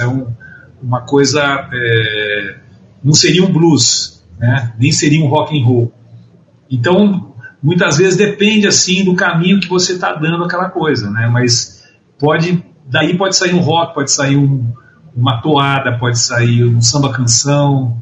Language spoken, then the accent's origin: Portuguese; Avaré, São Paulo, Brazil; born there; mudou para Avaré, que é onde eu nasci, meus irmãos nasceram